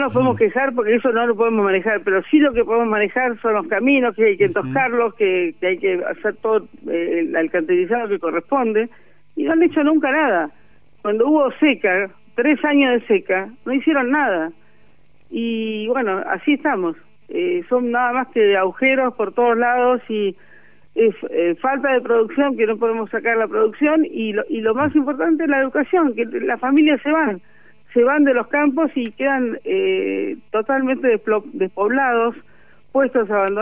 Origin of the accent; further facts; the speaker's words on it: Buenos Aires Province, Argentina; somos ciudadanos argentinos ante todo, pero de la provincia de Buenos Aires